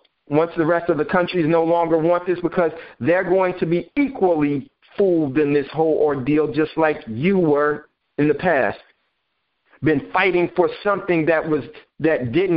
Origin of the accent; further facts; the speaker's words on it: United States; I'm from America. The land of the free, home of the brave.